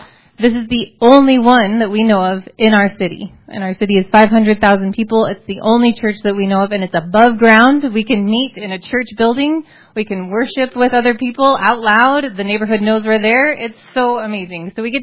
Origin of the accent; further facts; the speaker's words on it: Glendale, Arizona, United States; I was born and raised in Arizona, in Glendale. I went to school in Flagstaff, and this is home. My family is all here.